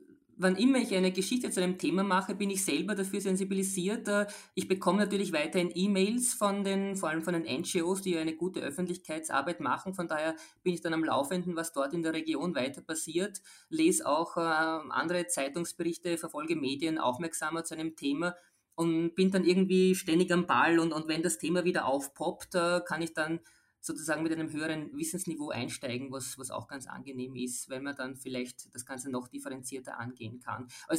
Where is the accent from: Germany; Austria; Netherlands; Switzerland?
Austria; Burgenland; ich als Burgenländerin ja auch die ganze Entwicklung der Windenergie dort verfolgt habe